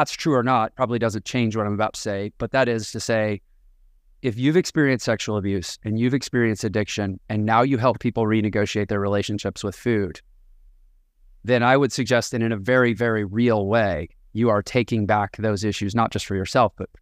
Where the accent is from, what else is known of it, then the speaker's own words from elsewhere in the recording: Houston, Texas, United States; partly because I'm from Houston and I grew up pretty close to Dr. Nazarden's office and I like seeing him drive around my old neighborhood